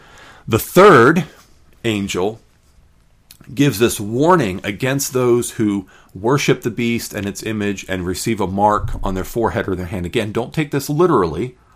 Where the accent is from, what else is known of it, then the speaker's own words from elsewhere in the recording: United States; And I'm an American. I love America.